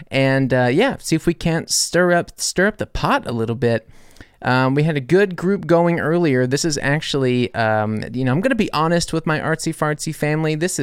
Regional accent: United States; now in Germany; talking about being an American in Germany

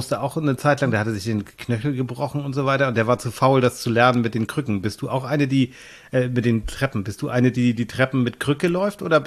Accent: Lübeck, Schleswig-Holstein, Germany; Ich habe sie in Lübeck besucht, in meiner alten Heimat.

